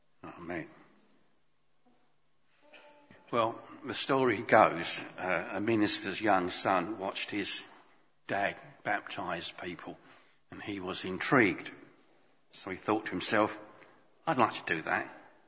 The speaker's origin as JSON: {"language": "English", "town": "East Ham", "region": "London", "country": "United Kingdom", "tie": "born or raised there", "said": "I was born in East Ham, where I spent my early years with my brother and our parents. We all lived together in two rooms"}